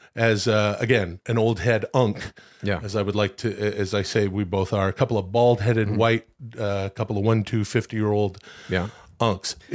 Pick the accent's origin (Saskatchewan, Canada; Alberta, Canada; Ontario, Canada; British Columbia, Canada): British Columbia, Canada; Vancouver; now in Los Angeles, United States; I am originally from Canada, but I'm also, I'm West Coast. You know what I mean? I grew up in Vancouver and I moved to Los Angeles.